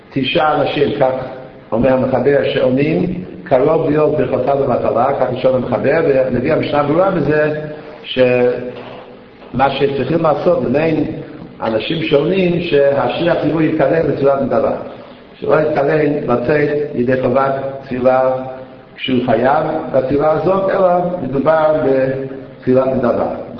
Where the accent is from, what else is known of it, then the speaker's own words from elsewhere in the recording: Bronx, New York, United States; now in Israel; אני זוכר שגדלנו בברנקס, ניו יורק, שזה אזור בניו יורק